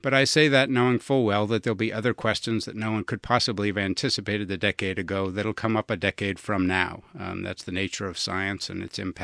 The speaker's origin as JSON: {"language": "English", "town": "Boston", "region": "Massachusetts", "country": "United States", "tie": "born or raised there", "said": "as you know, in New England, there are people growing up in Boston who are lake people and look north, and there are, there's ocean people who look south, and we were one of those lake families."}